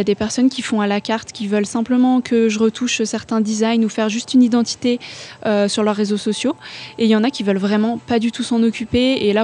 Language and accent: French; Chamonix, Auvergne-Rhône-Alpes, France; born there; Je suis née à Chamonix et voilà, c'est ma ville de cœur. J'ai envie de rester ici